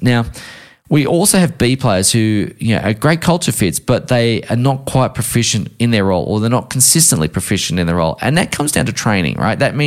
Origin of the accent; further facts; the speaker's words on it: Australia; as an Australian